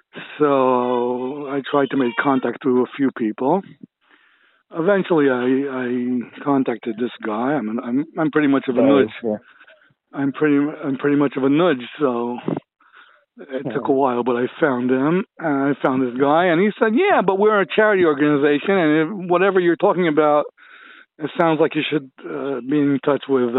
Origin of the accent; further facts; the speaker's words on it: Jerusalem, Jerusalem District, Israel; I know these guys since childhood. I grew up in Katamon